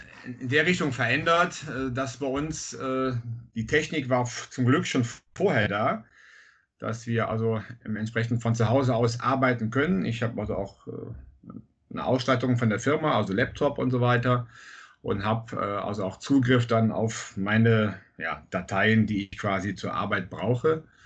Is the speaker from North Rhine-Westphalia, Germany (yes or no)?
yes; Bad Münstereifel, North Rhine-Westphalia, Germany; Ich komme aus Münstereifel und bin 52 Jahre alt, verheiratet.